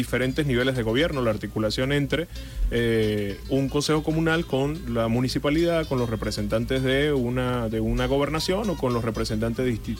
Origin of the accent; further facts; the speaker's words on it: Tovar, Mérida, Venezuela; allá en mi pueblo, donde estamos hablando, en Tobar